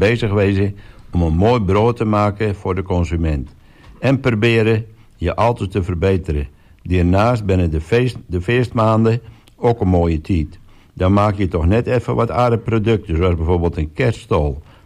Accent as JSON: {"language": "Dutch", "town": "Den Hoorn", "region": "North Holland", "country": "Netherlands", "said": "En ik kom van de Hoorn, daar kom ik vandaan."}